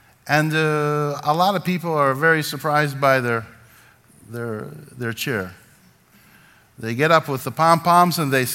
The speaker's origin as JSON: {"language": "English", "region": "Ohio", "country": "United States", "tie": "born or raised there", "also_born_or_lived": "Manhattan / South Florida", "said": "So yes, I was born in a Jewish family, raised in a Jewish family, and we moved from Manhattan to Ohio, raised some in Ohio, and then we moved to South Florida."}